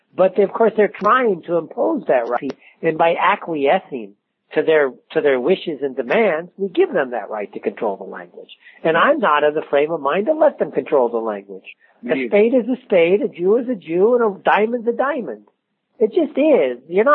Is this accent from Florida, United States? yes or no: no; Los Angeles, California, United States; I grew up in Los Angeles.